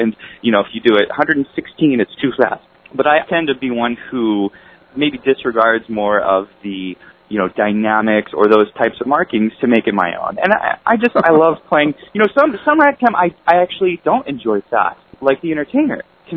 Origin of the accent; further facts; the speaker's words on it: Riverside, California, United States; also born or lived in Orange County; I'm from California, born in Torrance, grew up in Riverside, kind of out in the cow country, you know, not a big entertainment location. And then I moved to Orange County, pretty close to L.A.